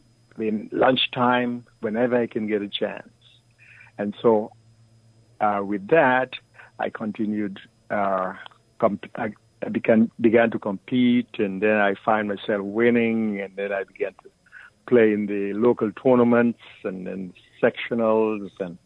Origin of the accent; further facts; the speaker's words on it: Nevis, St. Kitts & Nevis; When I grew up, my father, we grew up in Nevis.